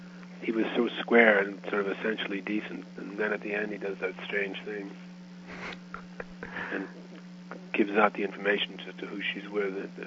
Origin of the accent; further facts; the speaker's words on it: New York, United States; It's set in New York, which is my hometown.